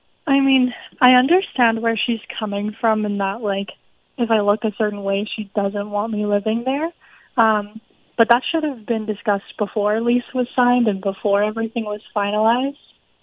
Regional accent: Regina, Saskatchewan, Canada; So I am originally from Regina, Saskatchewan.

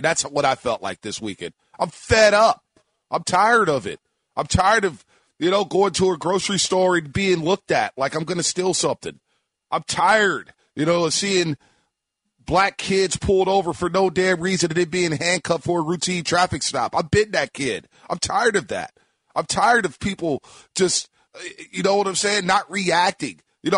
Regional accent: San Francisco, California, United States; but fortunately for me, I grew up in San Francisco, where I was around every single race.

